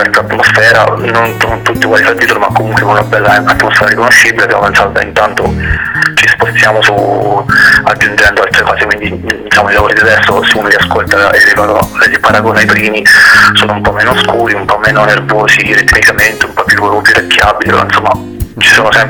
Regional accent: Terni, Umbria, Italy; noi siamo di Terni, una città molto grande

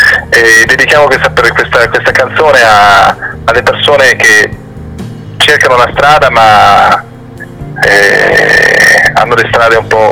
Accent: Trieste, Friuli-Venezia Giulia, Italy; io sono di Trieste, no?

